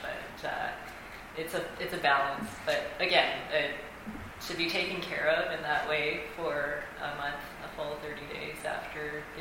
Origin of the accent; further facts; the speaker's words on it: Canada; I'm Chinese Canadian, and in Chinese culture, you don't go out for a month after having a baby